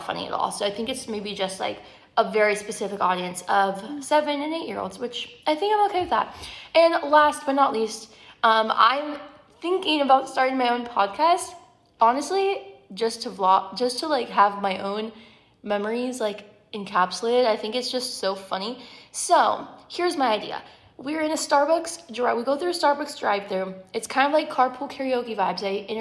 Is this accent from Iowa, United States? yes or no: yes; Iowa, United States; now in Gainesville, United States; Okay, number one, I'm from Iowa. I literally love that state with my whole entire heart